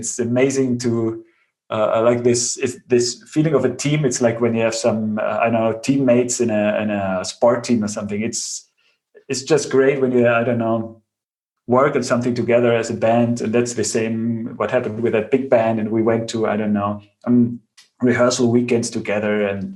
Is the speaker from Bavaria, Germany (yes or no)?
yes; Bavaria, Germany; English is a second language; I grew up in Bavaria on the countryside